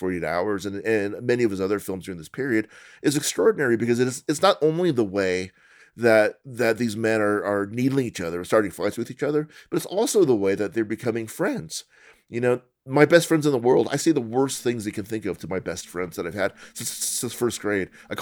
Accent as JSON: {"language": "English", "region": "Colorado", "country": "United States", "tie": "born there", "said": "I'm Asian American. My parents were Chinese. I was born in Colorado."}